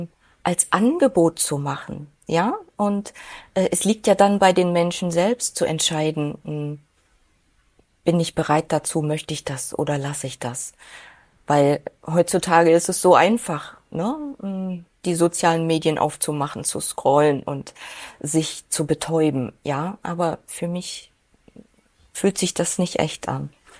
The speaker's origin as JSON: {"language": "German", "region": "East Germany", "country": "Germany", "said": "Ich komme aus Ostdeutschland und da war die Religion, ich sag mal, Nebensache. Ja, also ich kenne das von Hause aus nicht, katholisch, evangelisch oder überhaupt christlich zu sein."}